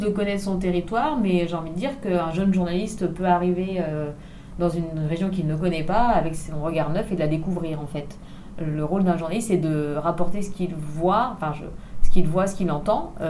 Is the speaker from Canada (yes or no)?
no; Bourgogne-Franche-Comté, France; moved away as an adult; j'ai été correspondante de presse dans ma région d'origine, la Saône-et-Loire, puis après quand je suis venue à Tours faire mes études